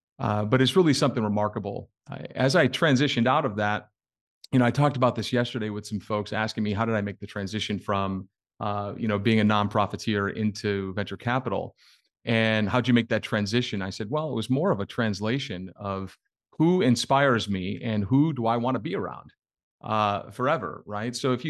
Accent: Chicago, Illinois, United States; So, well, first off, I'm born and raised in Chicago. And so if anyone's around the Midwest, I'd love to get to know you.

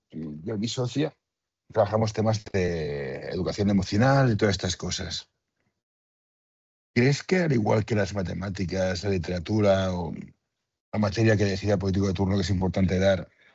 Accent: Barcelona, Catalonia, Spain; A mí me pasa, yo soy del Carmelo, los centros públicos del Carmelo no tienen nada que ver

